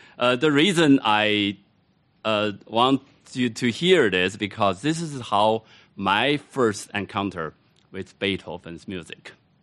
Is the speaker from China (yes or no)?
yes; China; English is a second language; And growing up in China, I played the Chinese instrument, erhu.